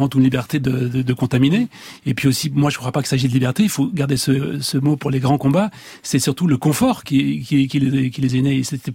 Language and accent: French; France